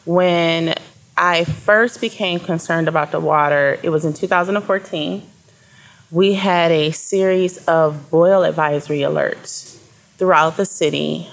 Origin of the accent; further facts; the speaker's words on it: Flint, Michigan, United States; You know, being a person from Flint, I'm 43, born and raised in the Flint area.